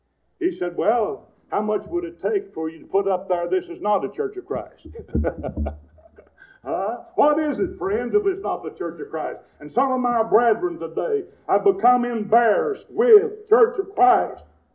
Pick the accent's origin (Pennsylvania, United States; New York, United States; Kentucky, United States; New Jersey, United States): Kentucky, United States; I remember growing up in Eastern Kentucky that my grandpa had a horse that I could never catch.